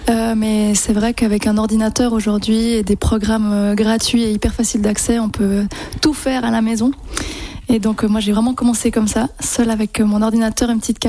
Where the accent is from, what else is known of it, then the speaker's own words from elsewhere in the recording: Orcières, Provence-Alpes-Côte d'Azur, France; quand on a grandi à Orcières, qui était à l'époque encore un tout petit village